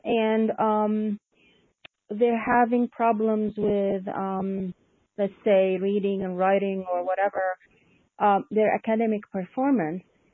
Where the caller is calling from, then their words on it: Michigan, United States; I'm calling from Michigan.